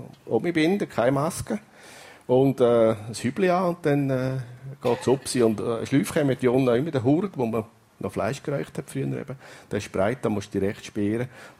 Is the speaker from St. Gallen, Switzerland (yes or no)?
yes; Gams, St. Gallen, Switzerland; Ich bin am Gamserberg aufgewachsen.